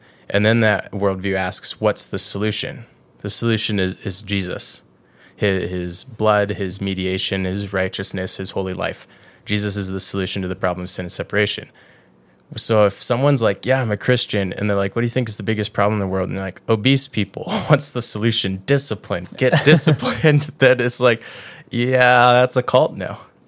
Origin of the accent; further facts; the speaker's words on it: Canada; but we're Canadian, so we're not going to talk about that.